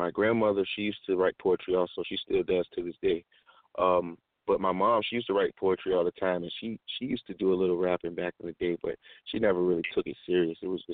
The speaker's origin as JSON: {"language": "English", "town": "Norfolk", "region": "Virginia", "country": "United States", "said": "I'm from all over Norfolk. You know what I'm saying? I've lived in almost every neighborhood in Norfolk. I come from Burtley area though, on the south side of Norfolk."}